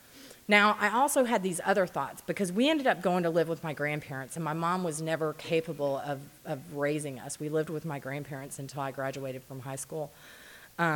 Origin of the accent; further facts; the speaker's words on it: Texas, United States; So I grew up in Texas. I have an older brother, a younger half-sister.